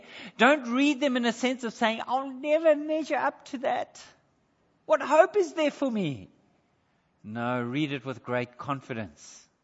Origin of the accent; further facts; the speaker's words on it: South Africa; accent: South African; now in Australia; I know my accent is still South African.